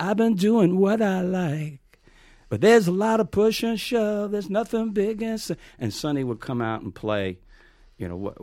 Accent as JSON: {"language": "English", "town": "Brooklyn", "region": "New York", "country": "United States", "tie": "born or raised there", "said": "I'm a New Yorker through and through."}